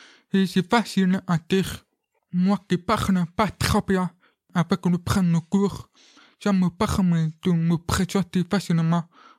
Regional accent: France; Comme moi, je suis français et un peu italien.

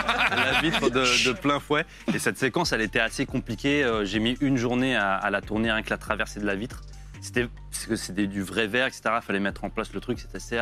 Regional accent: Boulogne-Billancourt, Île-de-France, France; Dans une cité à Boulogne.

